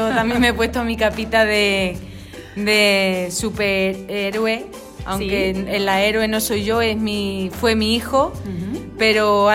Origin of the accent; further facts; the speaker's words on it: Guareña, Extremadura, Spain; Nosotros somos de Guareña.